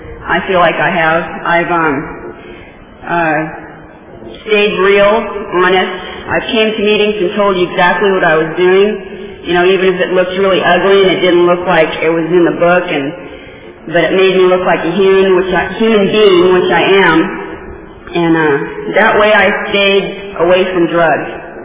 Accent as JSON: {"language": "English", "region": "Washington", "country": "United States", "lives_now": "California, United States", "said": "You know, I'm from Washington State originally, but I ended up with a California sponsor when I first got clean."}